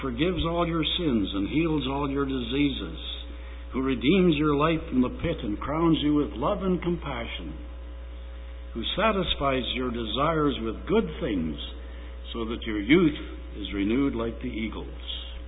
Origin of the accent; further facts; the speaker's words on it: Alberta, Canada; I grew up in Alberta, and I don't recall as a child the amount of wind